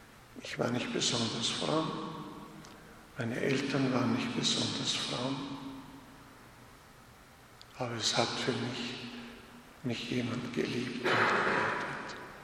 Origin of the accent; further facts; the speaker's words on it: Wolfau, Burgenland, Austria; Und da kam ich in meine Heimatgemeinde als Pfarrer ein Jahr, um dort, also meine Wurzelgemeinde, mein Vater und meine Mutter. Und da gab ich in Wolfau ein Essen am Beginn des Jahres.